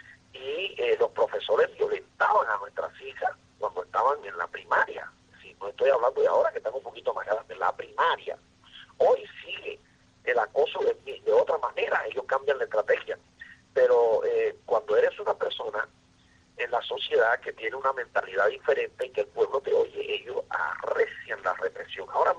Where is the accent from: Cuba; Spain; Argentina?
Cuba; Es que yo soy cubano y vivo aquí, yo no tengo por qué irme de mi país.